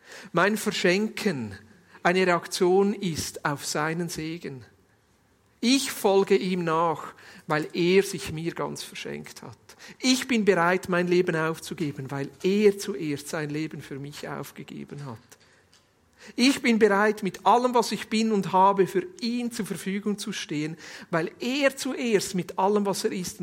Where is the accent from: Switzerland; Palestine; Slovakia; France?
Switzerland; Und wir als Schweizer können das wirklich sagen